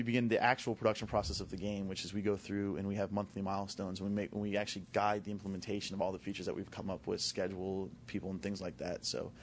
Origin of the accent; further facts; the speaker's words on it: Orlando, Florida, United States; I'm actually born and raised in the Orlando area, so it's kind of, I guess, luck of the draw, as you could say.